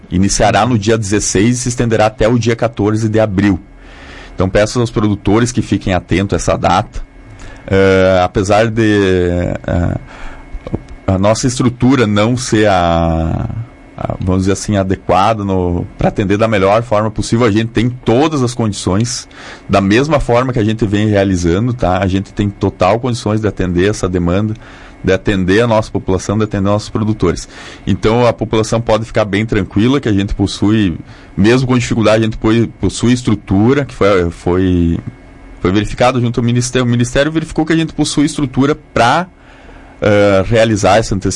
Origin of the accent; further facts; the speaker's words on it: Sarandi, Rio Grande do Sul, Brazil; eu sou natural aqui de Sarandi, filho de Sarandi, né? Cursei faculdade de medicina veterinária na Universidade de Passo Fundo e após formado fui residir, há mais de 10 anos residia no em Rodeio Bonito